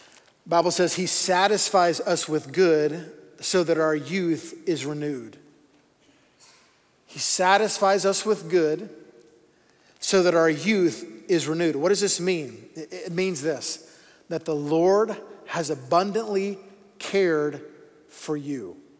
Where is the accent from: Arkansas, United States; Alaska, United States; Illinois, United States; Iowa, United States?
Arkansas, United States; also born or lived in Texas; Used to have hair. I was born in Texas. There you go. Okay. Yeah. You always know there's Texans in the room, okay? Because they will let you know. Was raised in Arkansas.